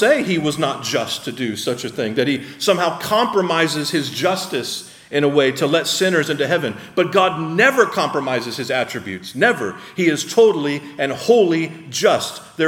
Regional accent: United States; I grew up in the American suburbs.

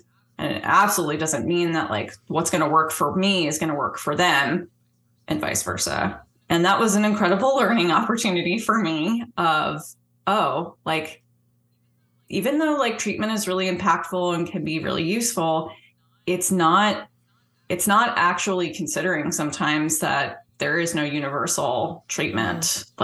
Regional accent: Northeast, United States; I think that I'm from the Northeast, and I don't really hear it in the South very much

